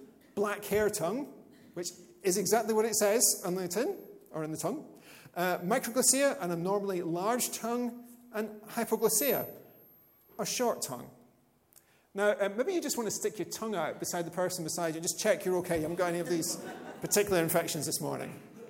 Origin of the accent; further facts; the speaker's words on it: Scotland, United Kingdom; However, I'm from Scotland